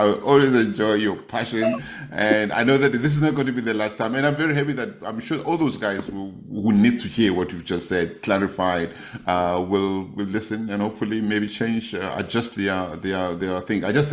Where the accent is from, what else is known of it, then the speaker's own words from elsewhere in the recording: South Africa; Look, I, as a South African who love this country